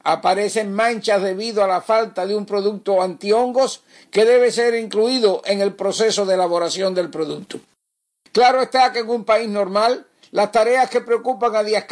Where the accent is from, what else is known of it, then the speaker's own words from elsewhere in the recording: Cuba; porque como cubano, a mí también me interesa que el medio milenio de La Habana sea celebrado como Dios manda.